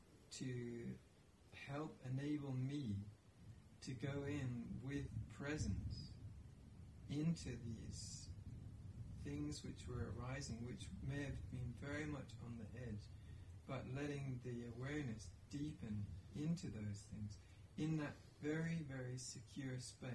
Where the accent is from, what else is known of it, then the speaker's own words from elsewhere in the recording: England, United Kingdom; now in United States; because I'm from England, and then in England, my impression of psychotherapy was really it's either for mental people or for Americans